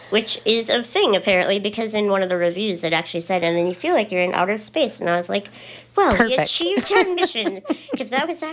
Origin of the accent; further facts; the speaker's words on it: Duluth, Minnesota, United States; like who I like are my age, and we're both from Duluth.